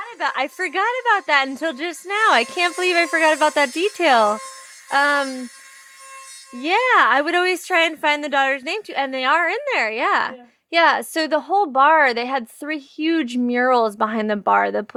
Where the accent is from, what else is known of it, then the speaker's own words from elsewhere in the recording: Hazlet, New Jersey, United States; also born or lived in East Windsor, United States; I grew up in New Jersey. I grew up in Hazlet, New Jersey, and then I lived in East Windsor, New Jersey for a while.